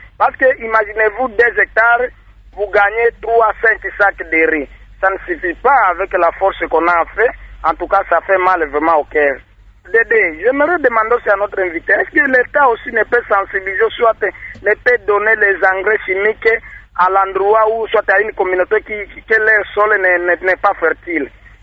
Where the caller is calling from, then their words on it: Kindu, Maniema, DR Congo; Parce que là, ici, chez nous, à Kindu, on avait distribué les tracteurs